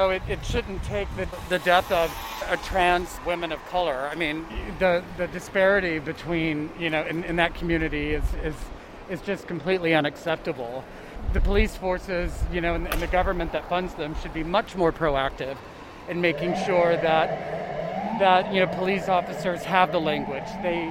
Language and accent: English; the Ozarks, United States; Yeah, I come from the Ozarks, you know, and the rhetoric there is quite different